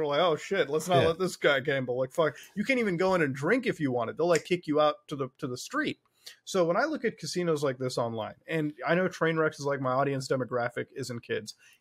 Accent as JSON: {"language": "English", "country": "Canada", "said": "I'm a Canadian like streamer content creator."}